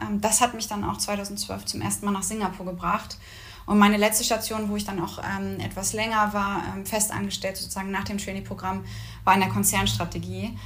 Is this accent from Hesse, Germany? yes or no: no; Berlin, Germany; Ich bin ja ursprünglich Berlinerin.